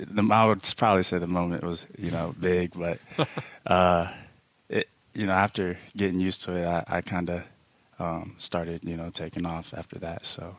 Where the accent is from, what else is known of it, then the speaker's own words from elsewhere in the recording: North Carolina, United States; also born or lived in Samoa; I was born in Samoa, so and then my mother, she came to Samoa for an internship, and then that's where she met my father, and then they moved to North Carolina in 2007, and that brought me to North Carolina in 2007